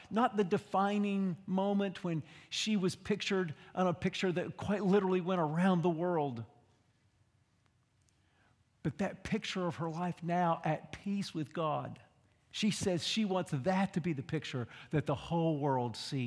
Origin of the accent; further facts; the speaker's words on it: Vietnam; the religion I was brought up in Vietnam